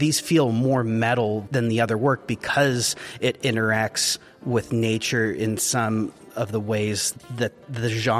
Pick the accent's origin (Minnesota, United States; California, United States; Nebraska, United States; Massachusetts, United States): California, United States; Growing up in Sonoma County, I think I wasn't really too concerned about landscape or nature.